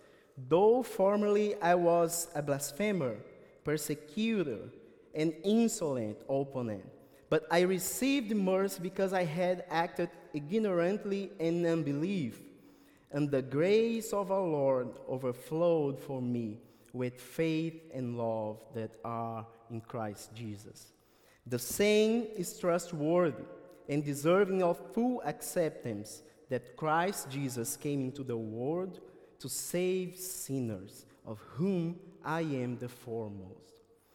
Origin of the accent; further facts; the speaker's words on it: Brazil; moved away as an adult; now in Canada; I'm from Brazil. I'm here with my wife, Marcela, our son, Estevan. So we have been living in Canada for about 2.5 years.